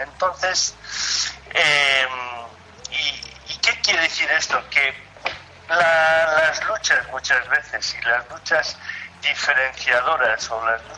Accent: Basque Country, Spain; soy del País Vasco

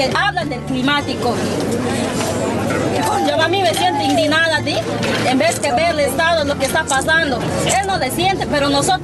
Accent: Peru; Digo, siendo peruana, ¿me trata así?

